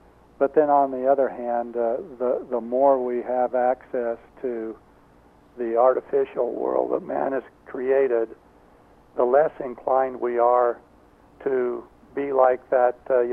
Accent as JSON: {"language": "English", "town": "Oakley", "region": "Idaho", "country": "United States", "tie": "born or raised there", "said": "My hometown, I claim to be Oakley, Idaho, but actually that small town of 700 is 5 miles away."}